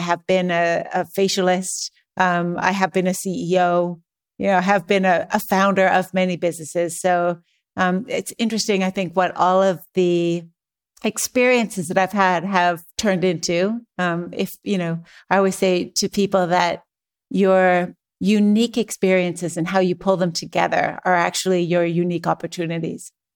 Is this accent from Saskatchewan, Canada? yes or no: yes; Saskatchewan, Canada; also born or lived in Alberta; I'm a Canadian. I grew up mostly in Saskatchewan and Alberta. Saskatchewan is like the prairies, you know, there's sort of nothing there except for farmhouses and a couple of small cities.